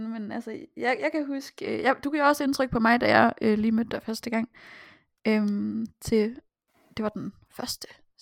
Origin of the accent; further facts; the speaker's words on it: Ribe, Region of Southern Denmark, Denmark; now in Aalborg, Denmark; og jeg er 24. Jeg kommer fra Ribe. Og bor nu i Aalborg, hvor jeg har boet i 4,5 år.